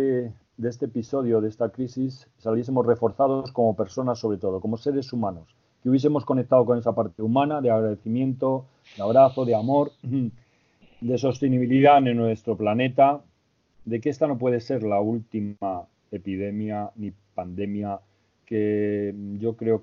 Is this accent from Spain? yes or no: yes; Spain; Pues claro, y además soy español, que no es cualquier cosa.